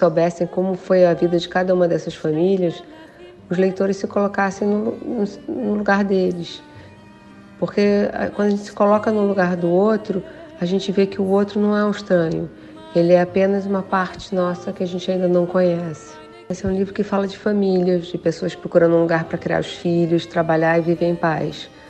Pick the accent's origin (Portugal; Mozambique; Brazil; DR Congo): Brazil; Rio de Janeiro; E como nós, cariocas, somos iguais e diferentes a tantos outros brasileiros.